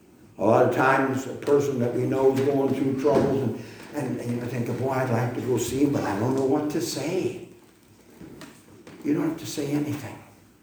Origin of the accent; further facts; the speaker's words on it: India; I am an Indian, non-Christian, who studied in Catholic school, but found my way through it, through the Catholic school.